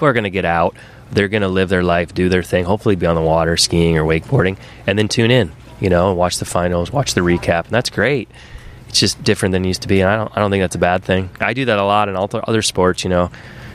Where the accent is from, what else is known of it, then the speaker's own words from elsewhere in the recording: Michigan, United States; Well, I grew up in Michigan. My parents were teachers. We lived on a lake in the summer.